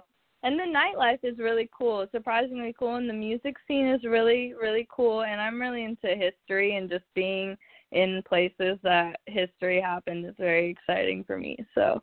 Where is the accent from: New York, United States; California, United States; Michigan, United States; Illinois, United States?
California, United States; I'm from Northern California, but at the moment, I'm right outside of Philadelphia. So I'm actually calling from the East Coast.